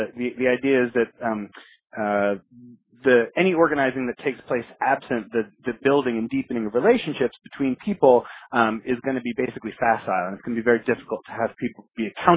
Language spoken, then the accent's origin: English; New York City, New York, United States; as there is in my hometown of New York City.